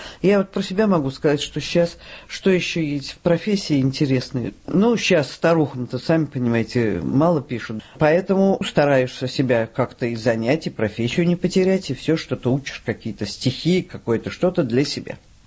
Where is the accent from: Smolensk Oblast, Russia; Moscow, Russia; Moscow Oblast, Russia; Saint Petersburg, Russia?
Saint Petersburg, Russia; Родилась я в Ленинграде и, в общем, прожила всю жизнь в Ленинграде, за исключением 3 лет войны